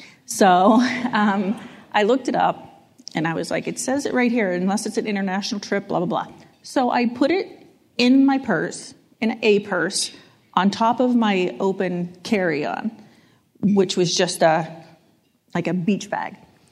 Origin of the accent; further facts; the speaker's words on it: Pittsburgh, Pennsylvania, United States; moved away as an adult; now in Boston, United States; Well, as you said, I grew up in Pittsburgh. I live in Boston for the last 30-plus years.